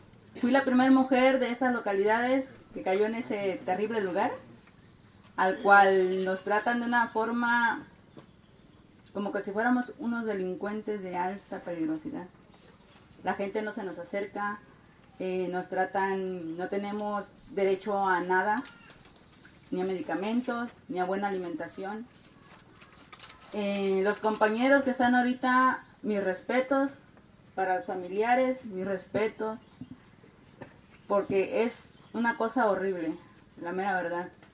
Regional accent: Parotillas, Mexico; vengo de la localidad de Parotillas

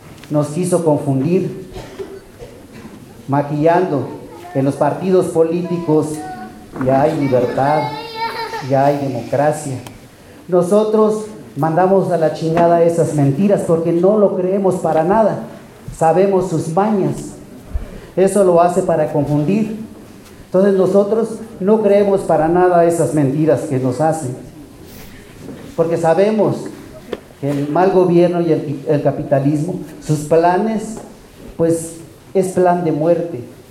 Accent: Chiapas, Mexico; Vengo del Caracol 4, soy base de apoyo.

